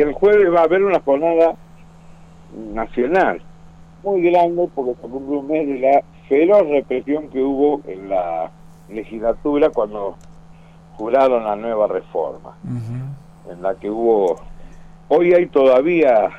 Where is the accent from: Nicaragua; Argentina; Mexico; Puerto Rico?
Argentina; Jujuy; que en Jujuy se pueda vivir en la Argentina, digamos, como en Argentina, tener los mismos derechos que los demás argentinos, que no los tenemos